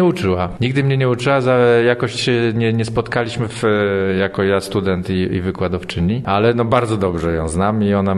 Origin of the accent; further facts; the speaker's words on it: Świebodzin, Lubusz Voivodeship, Poland; bo się wychowywałem w Świebodzinie, ale wszyscy zostali tutaj, więc ja tutaj do matury byłem co roku kilka razy na długie okresy, więc no to jest bardzo moje miasto.